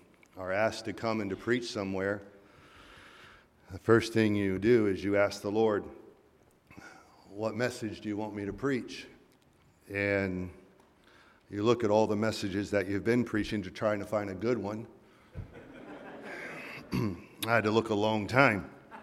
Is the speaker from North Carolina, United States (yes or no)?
no; Michigan, United States; I'm from northern Michigan. Both Beverly and I grew up near the Traverse City, Mackinac area.